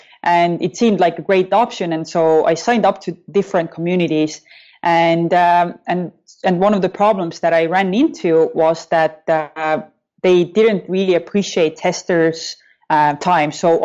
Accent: Estonia; I'm from Estonia, just to make that clear as well.

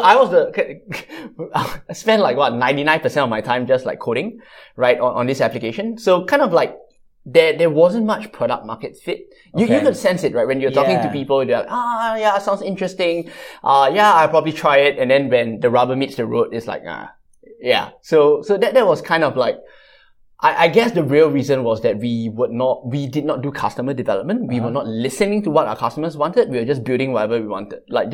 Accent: Singapore; So, I'm born and bred in Singapore, right?

